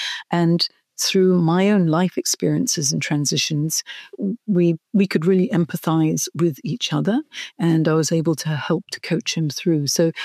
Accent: Hong Kong; moved away as an adult; now in Australia; I'm from Hong Kong originally.

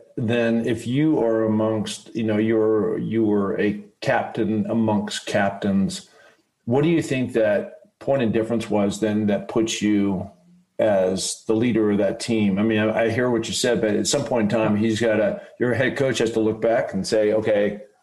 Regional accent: Seattle, Washington, United States; And I grew up in the West Coast. I grew up in Seattle.

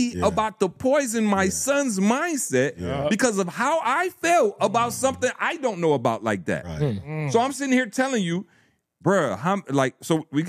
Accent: Lansing, Michigan, United States; I'm from Lansing, Michigan, bro.

